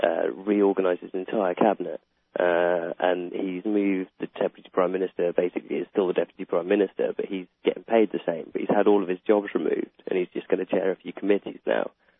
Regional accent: Scotland, United Kingdom; I've got to tell someone I'm not Welsh, I'm Scottish.

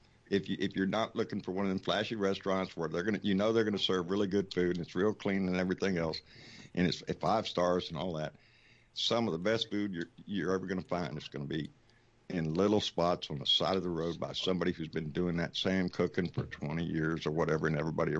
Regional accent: New Orleans, Louisiana, United States; also born or lived in Kenner / Slidell; When I grew up a lot around New Orleans, Metairie, and all that. Kenner. I lived in Kenner for a while, and when I got older, and moved to Slidell and whatnot

